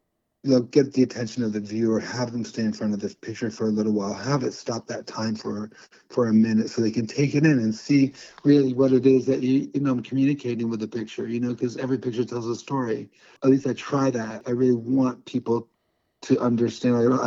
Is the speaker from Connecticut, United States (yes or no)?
yes; Connecticut, United States; as I grew up in Connecticut. So I'm looking forward to coming back.